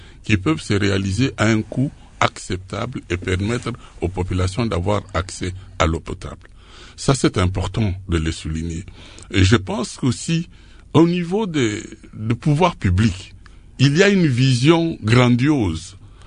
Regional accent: DR Congo; puisque nous sommes essentiellement du Congolais

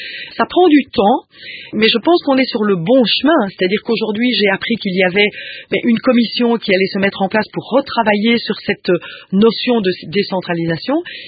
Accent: Belgium; je pense qu'il est important de pouvoir, nous, en tant que Belges, dire

